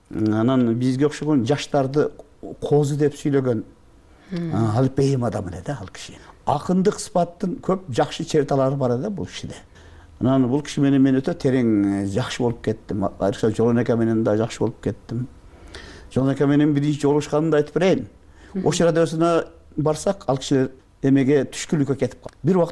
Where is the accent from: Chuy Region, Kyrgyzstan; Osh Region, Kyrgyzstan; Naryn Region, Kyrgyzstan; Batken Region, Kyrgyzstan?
Batken Region, Kyrgyzstan; Leilek; Мен Лейлектем.